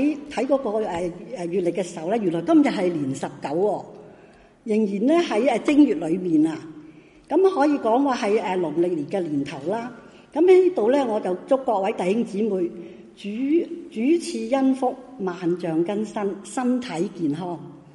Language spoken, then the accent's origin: Cantonese; Hong Kong; 咁呢香港人，因为我係香港人，我都好注意香港